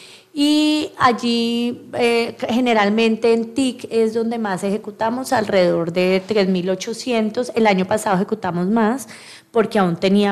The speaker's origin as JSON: {"language": "Spanish", "region": "Tolima", "country": "Colombia", "said": "Pero nosotros somos más grandes, somos más tolimenses"}